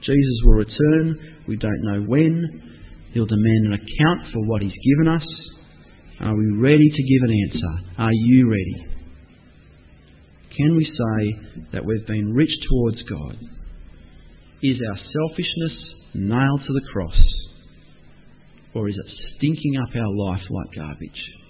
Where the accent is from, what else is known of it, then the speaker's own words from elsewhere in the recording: Australia; Now, as Australian Christians, we have many riches.